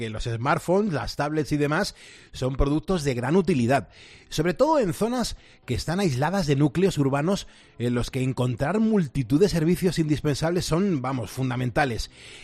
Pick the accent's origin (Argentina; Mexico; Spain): Spain; los españoles somos los europeos que más utilizamos los móviles.